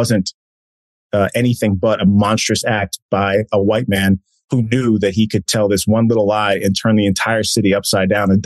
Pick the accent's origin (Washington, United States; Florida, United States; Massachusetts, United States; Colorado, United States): Massachusetts, United States; Boston; you know, I'm from Boston. I'm proud to be from there.